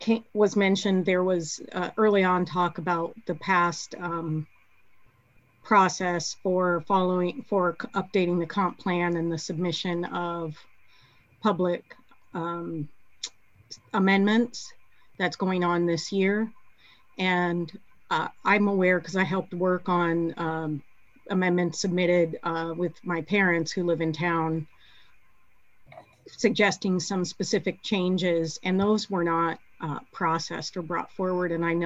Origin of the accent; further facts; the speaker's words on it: Black Diamond, Washington, United States; now in Bellevue, United States; I live in Bellevue and I grew up in Black Diamond.